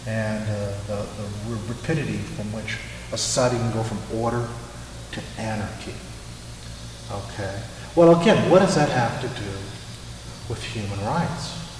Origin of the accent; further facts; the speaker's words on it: Newark, New Jersey, United States; I'm from Newark, New Jersey.